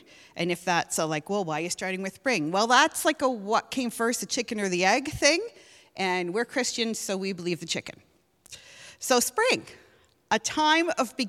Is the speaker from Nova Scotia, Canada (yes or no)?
yes; Halifax, Nova Scotia, Canada; also born or lived in Toronto; I grew up in Halifax, Nova Scotia, lived there for 24 years, and I also have lived 10 years of my life in Toronto, Ontario.